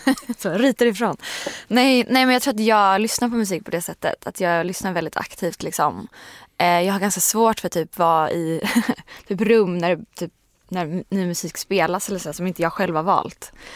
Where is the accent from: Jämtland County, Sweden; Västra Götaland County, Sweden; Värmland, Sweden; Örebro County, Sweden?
Västra Götaland County, Sweden; Stenungsund; Jag är från västkusten, från Stenungsund.